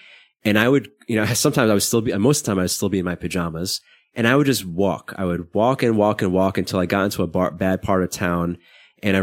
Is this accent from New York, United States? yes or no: yes; Brooklyn, New York, United States; I grew up in Brooklyn, not in a particularly bad neighborhood, but you know, Brooklyn's a mixed area